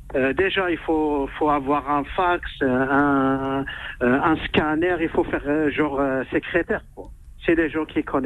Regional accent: Morocco; moi, je suis marocain.

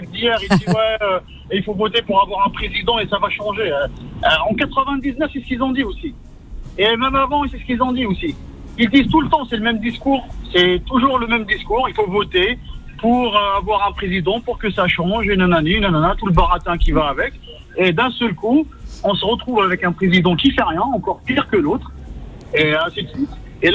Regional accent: Draa El Mizan, Tizi Ouzou Province, Algeria; moi, je suis kabyle de Drahel Mezon. Moi, j'habite entre Tizi Ouzou et Bouira et les Issa. Et je connais très bien. J'ai vécu 21 ans là-bas.

